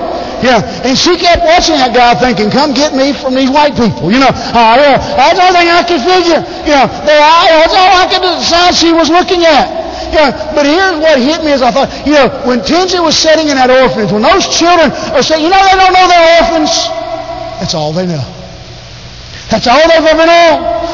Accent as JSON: {"language": "English", "country": "United States", "said": "I am American, and I know how they treated me."}